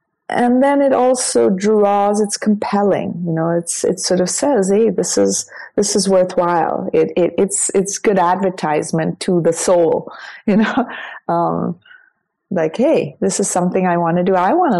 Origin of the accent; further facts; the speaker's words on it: India; I was raised in India, mom's Dutch, father's Indian.